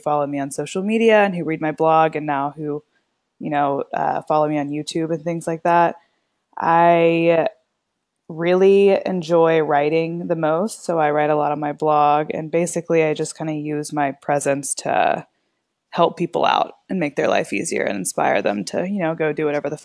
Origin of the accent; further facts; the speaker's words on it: Fort Worth, Texas, United States; also born or lived in Houston; So I'm from Fort Worth, Texas, and it's a city kind of, it's near Dallas.